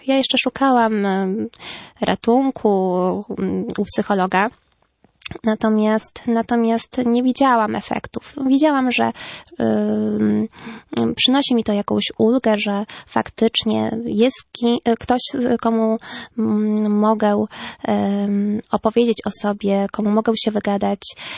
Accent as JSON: {"language": "Polish", "region": "near the Belarusian border", "country": "Poland", "tie": "born or raised there", "said": "jako dziecko mieszkaliśmy razem, wychowywałam się na wsi. Jeżeli chodzi o położenie, to blisko granicy białoruskiej."}